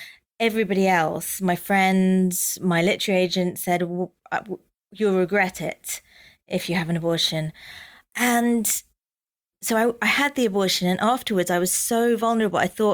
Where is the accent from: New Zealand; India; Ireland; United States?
India; And I'd go, "But I am Indian." So she couldn't really send a note home saying, "Your daughter's singing in an Indian accent."